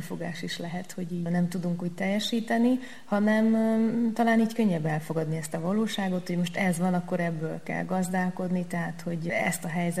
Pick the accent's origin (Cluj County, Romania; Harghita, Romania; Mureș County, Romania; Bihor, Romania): Bihor, Romania; Oradea; én nagyváradi vagyok, és akkor így Nagyvárad jelenti az itthont, Kolozsvár meg kicsit így az otthont